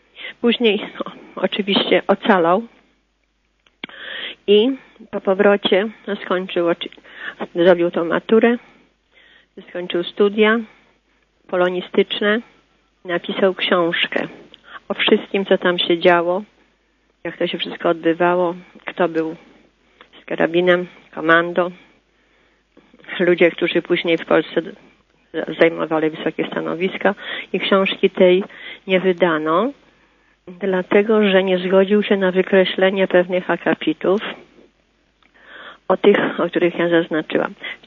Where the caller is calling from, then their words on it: Warsaw, Masovian Voivodeship, Poland; z Warszawy.